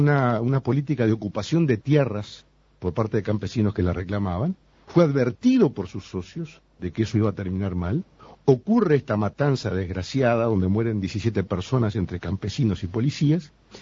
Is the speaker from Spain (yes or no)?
no; Uruguay; como uruguayo y como rioplatense